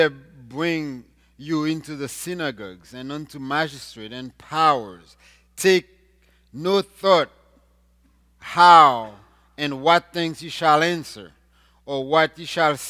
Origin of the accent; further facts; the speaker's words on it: Haiti; English is a second language; now in United States; I remember when I took my ASVAB test 1 week after I came from Haiti. I went to that school to take that test. But to be honest, this was my first time taking American-style tests.